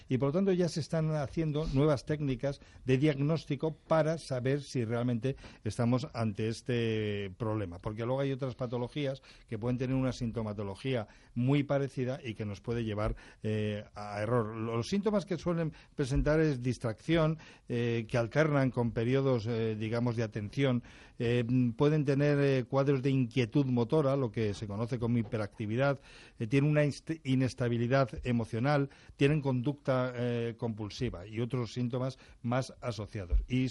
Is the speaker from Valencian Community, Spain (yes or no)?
no; Navalcarnero, Community of Madrid, Spain; Sí, chamberilero total, pero me crié en un pueblo de Madrid, sí, muchos años en la Valcarnero